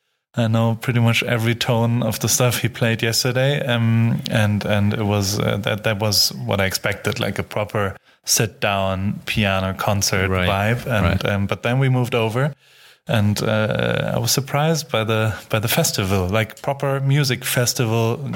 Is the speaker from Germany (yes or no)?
yes; Heidelberg, Baden-Württemberg, Germany; I grew up in Heidelberg.